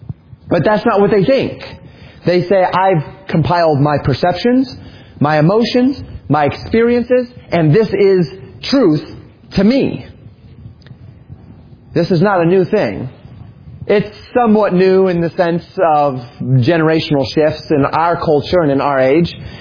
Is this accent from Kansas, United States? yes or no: no; Colorado, United States; Where I grew up in Colorado, there was many a year where we talk about that we're in a drought season.